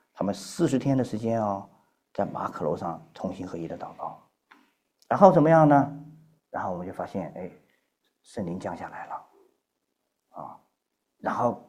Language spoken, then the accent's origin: Chinese; China